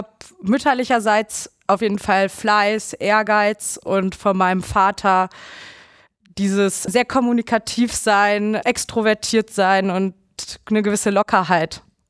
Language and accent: German; Oldenburg, Lower Saxony, Germany; Ich komme aus der Nähe von Oldenburg, das ist so 2 Stunden mit dem Auto von Münster entfernt